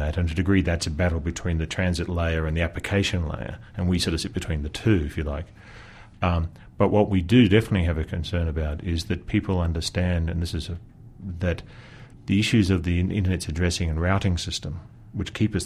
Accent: Australia; my home country, which is Australia.

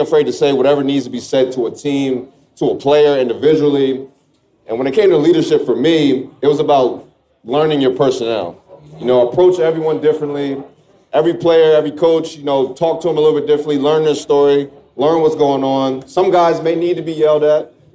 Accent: New Jersey, United States; I'm from South Jersey, Atlantic County.

